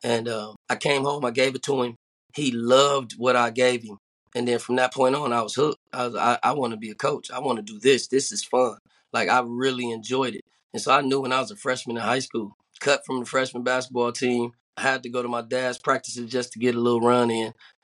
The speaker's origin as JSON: {"language": "English", "town": "Toledo", "region": "Ohio", "country": "United States", "tie": "born or raised there", "said": "I grew up in Toledo, went to St. Francis de Sales High School."}